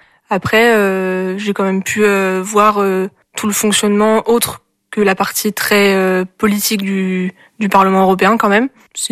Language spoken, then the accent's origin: French; Montpellier, Occitanie, France; now in Angers, France; je suis originaire de Montpellier et je fais mes études à Angers, à l'UQO, en licence de sciences politiques, en deuxième année.